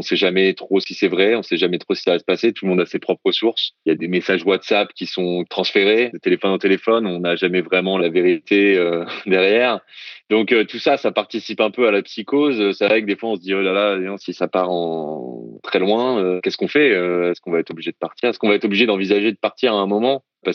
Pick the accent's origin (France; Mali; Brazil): France; moved away; je ne suis pas hongkongais, j'ai la résidence permanente maintenant. Ça fait plus de 7 ans que je suis ici, donc je peux voter, etc. J'ai un pouvoir. Mais il est difficile pour moi, en tant que Français, en venant ici comme ça, en faisant ma vie ici aussi